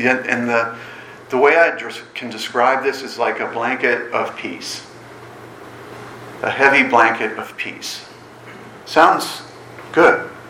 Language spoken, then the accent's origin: English; New England, United States; also born or lived in Florida; I grew up in New England. I lived there and then worked for SeaWorld of Florida for a few years after marrying my Canadian wife, Joanne. And we had returned to Massachusetts for various reasons.